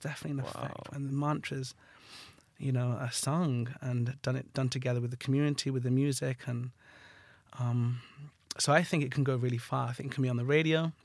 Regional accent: Barcelona, Catalonia, Spain; Guatemala, yeah. I grew up in Barcelona.

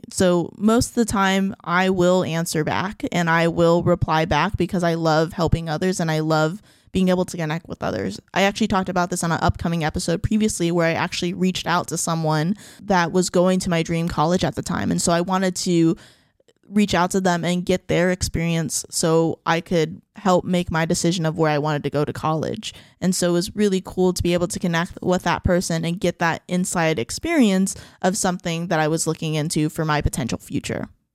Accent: San Antonio, Texas, United States; Because I'm from San Antonio, this was at the Majestic Theater.

